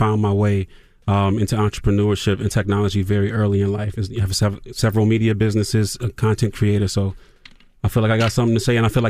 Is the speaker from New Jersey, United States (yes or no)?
no; Toledo, Ohio, United States; Oh, the radio, because I'm from Toledo, Ohio, you mm-hmm. know